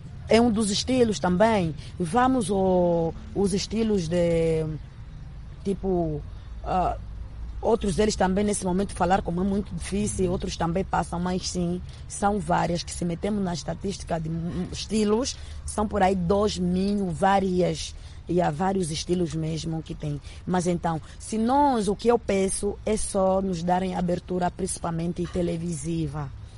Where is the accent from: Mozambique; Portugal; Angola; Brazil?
Angola; nós somos angolanos, somos africanos